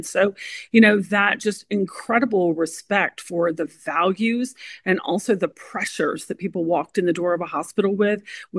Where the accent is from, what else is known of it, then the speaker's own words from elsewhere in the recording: Chattanooga, Tennessee, United States; moved away; Now, my mother could have killed me to move to North Carolina because Chattanooga as my hometown meant my whole family was there.